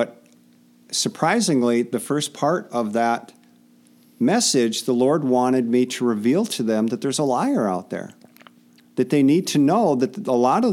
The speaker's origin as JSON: {"language": "English", "town": "Fargo", "region": "North Dakota", "country": "United States", "tie": "born or raised there", "said": "when I was a little kid growing up in Fargo, North Dakota, we had this big, thick picture Bible."}